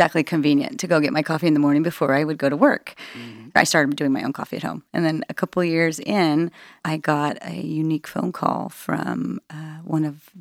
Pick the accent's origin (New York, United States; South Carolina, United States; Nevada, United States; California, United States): California, United States; I'm from California.